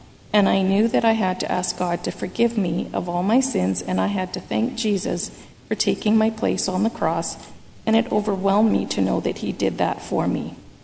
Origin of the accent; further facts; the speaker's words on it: Dauphin, Manitoba, Canada; As a child growing up in Dauphin in the 70s, late 70s, we were allowed to go pretty much anywhere we wanted and would go as far as our bikes would take us.